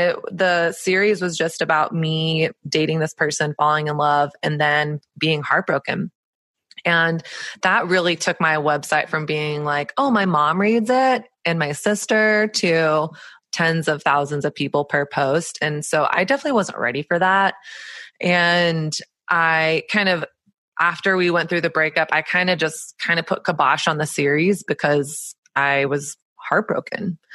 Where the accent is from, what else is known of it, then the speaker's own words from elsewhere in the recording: the South, United States; now in New York City, United States; I moved to New York City about 7.5 years ago, and I grew up in Southern conservative evangelical culture.